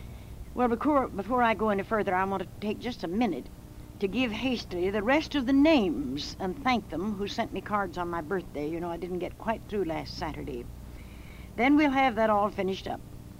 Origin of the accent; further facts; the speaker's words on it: Galena, United States; thanks to Barbara Schott, whose address is my hometown of Galena, it seems